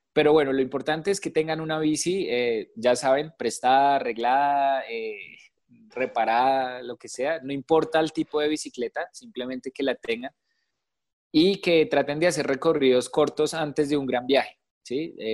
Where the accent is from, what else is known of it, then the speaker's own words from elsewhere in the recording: Colombia; pero ya que somos colombianos, ¡hey! Construyamos hacia adentro, démosle importancia a nuestro país